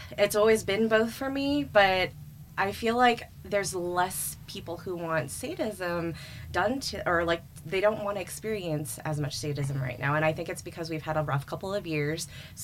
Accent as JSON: {"language": "English", "town": "San Francisco", "region": "California", "country": "United States", "lives_now": "Los Angeles, United States", "said": "So I am originally from San Francisco. However, mm-hmm. I have been living in Los Angeles, City of Angels, for over 12 years now."}